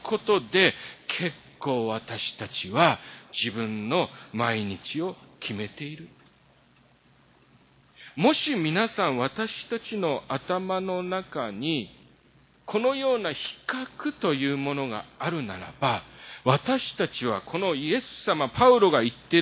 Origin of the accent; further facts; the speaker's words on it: South Korea; born there; Japanese is a second language; 私の場合ですと私は韓国で生まれて親父を知らない